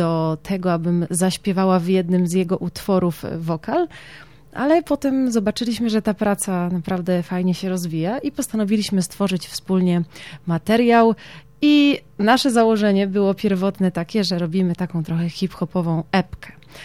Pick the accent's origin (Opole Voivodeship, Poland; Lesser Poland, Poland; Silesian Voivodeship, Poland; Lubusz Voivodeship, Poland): Lubusz Voivodeship, Poland; Gorzów Wielkopolski; now in Poznań, Poland; mieszkam w Poznaniu, pochodzę z Gorzowa Wielkopolskiego, ale przyjechałam z Poznania